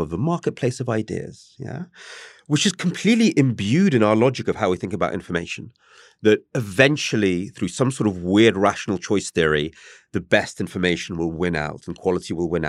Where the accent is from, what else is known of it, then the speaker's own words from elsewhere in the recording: England, United Kingdom; I'm English, but with a Russian name.